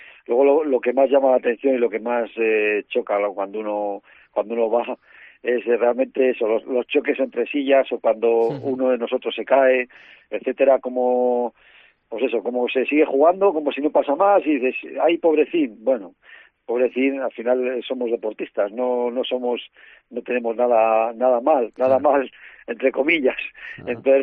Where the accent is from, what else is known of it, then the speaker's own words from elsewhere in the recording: Asturias, Spain; also born or lived in Palencia; Estuve 2 años en Asturias, volví a Palencia, y estuve una temporada de nuevo en Palencia y después me regresé a Asturias. Y en Palencia a la vez he jugado contra ellos otros 2 años, jugando como asturiano contra Palencia.